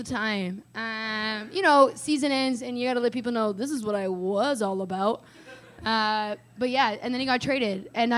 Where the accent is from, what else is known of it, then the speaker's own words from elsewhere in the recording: Toronto, Ontario, Canada; So I'm from Toronto.